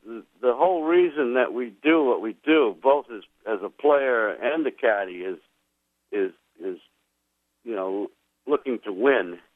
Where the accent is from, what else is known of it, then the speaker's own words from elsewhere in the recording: Maine, United States; I was working as a golf pro in a club back near where I grew up in Maine.